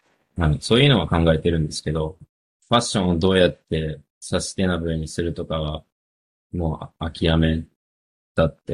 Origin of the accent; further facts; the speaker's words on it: Australia; now in Japan; オーストラリア育ちのハーフで、こっちに20年ぐらい住んでるんですけど、あまり日本のことが知らなくて、言葉は話せるんですけど、文化とかが全然わからなくて